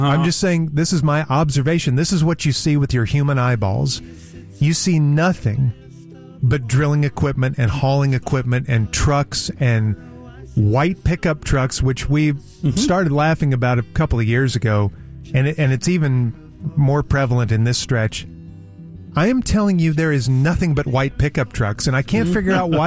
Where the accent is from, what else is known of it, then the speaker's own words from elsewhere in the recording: Amarillo, Texas, United States; I am a native Texan, and I was born in West Texas in Amarillo.